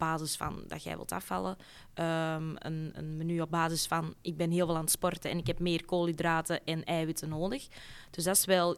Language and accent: Dutch; Beerse, Antwerp, Belgium; Ik ben van Beersen, dus daar, ik denk dat Beersen daar nog niet helemaal klaar voor is.